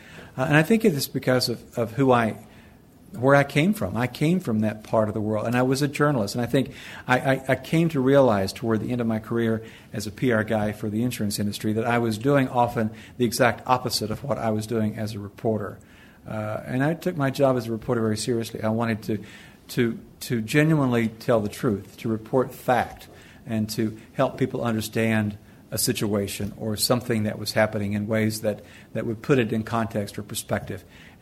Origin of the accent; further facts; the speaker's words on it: Mountain City, Tennessee, United States; born there; There were only two doctors in all of Johnson County when I was born.